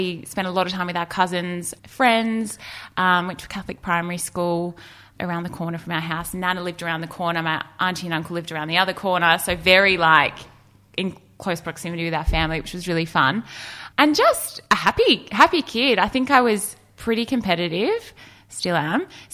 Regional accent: Melbourne, Victoria, Australia; I grew up in Melbourne, eastern suburbs of Melbourne

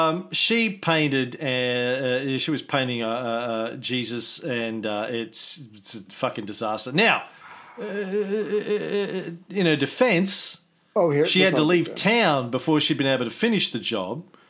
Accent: Queensland, Australia; accent: Queensland; I did it in my Queensland accent.

